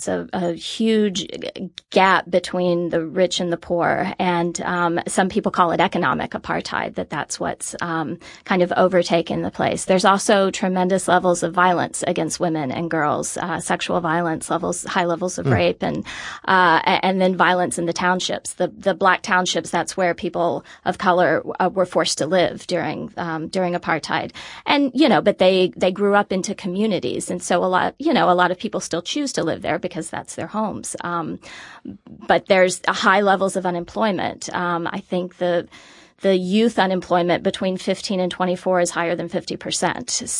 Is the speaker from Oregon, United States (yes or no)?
no; Blue Ash, Ohio, United States; now in Washington, D.C., United States; I am. I grew up in Blue Ash, graduated from Sycamore High School, and have been out in D.C. about 20 years now, but I still love coming home.